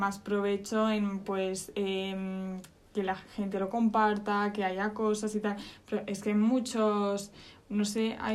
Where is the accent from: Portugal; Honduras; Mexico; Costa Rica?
Portugal; yo soy portuguesa y me he visto así